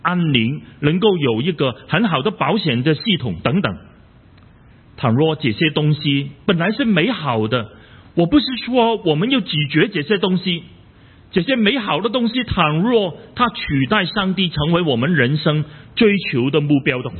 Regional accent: China; 甚至可能是有一些东西是我们中国人非常看重的，就是人家怎么去看我们，我们的面子

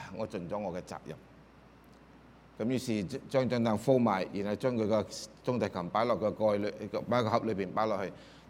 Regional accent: China; 我哋係中國人，唔好嘥啦，係咪啊？我60幾歲

